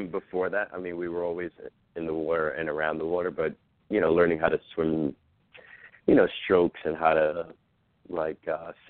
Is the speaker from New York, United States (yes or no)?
yes; New York City, New York, United States; we lived in the Bronx. And, you know, growing up in the Bronx, it's not like you're around water